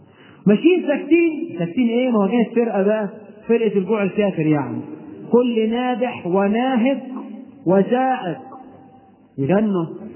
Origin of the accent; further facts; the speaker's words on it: Egypt; الخطوبه بقى عندنا في مصر بيعملوا الفرح على اربع مراحل